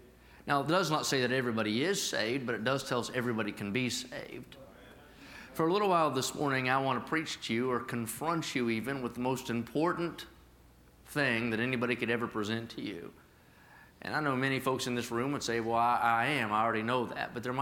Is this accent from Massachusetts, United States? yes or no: no; West Virginia, United States; now in Lexington, United States; I drove in from Lexington, Kentucky yesterday. That's where we live. I grew up in West Virginia, moved to Kentucky.